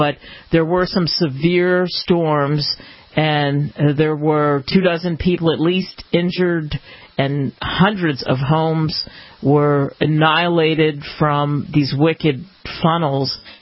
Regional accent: East Coast, United States; also born or lived in California; I grew up on the East Coast and dealt with hurricanes, not tornadoes, and not earthquakes.

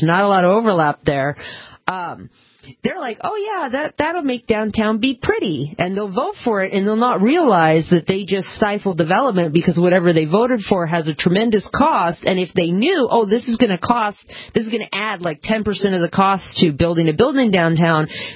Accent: Bellingham, Washington, United States; My whole neighborhood that I grew up in Bellingham, it's right near downtown. It's not too far from the college.

